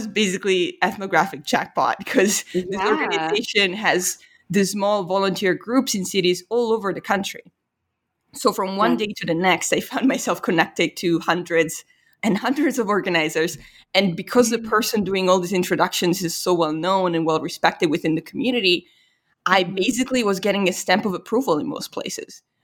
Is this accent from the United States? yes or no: no; Italy; English is a second language; And then immediately it was like, yeah, you know, I'm from Italy.